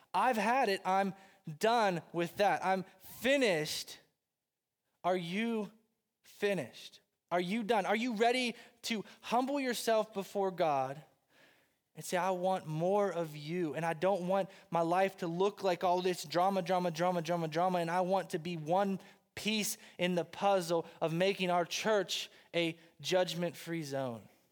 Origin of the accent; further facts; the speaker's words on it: Southern United States, United States; So now I'm from the South, right?